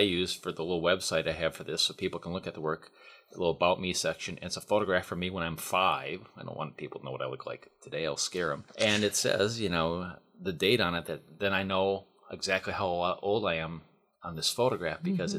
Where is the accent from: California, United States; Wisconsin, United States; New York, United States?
Wisconsin, United States; When I grew up in Wisconsin, and I worked for the Eau Claire Leader-Telegram.